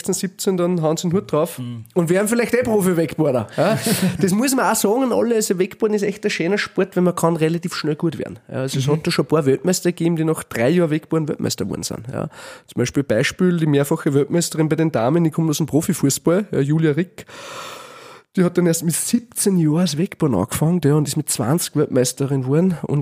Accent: Gramastetten, Upper Austria, Austria; ich bin aus Grammerstetten in einer Sackgasse

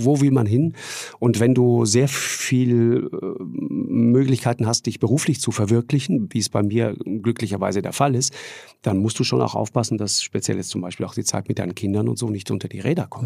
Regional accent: Tyrol, Austria; weil bei uns in Tirol wird auch immer sofort geduzt.

